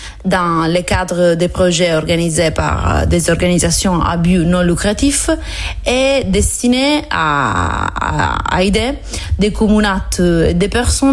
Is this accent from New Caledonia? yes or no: no; Catania, Sicily, Italy; French is a second language; moved away as an adult; now in France; j'ai 29 ans, je suis Sicilienne, je viens de la ville de Catania.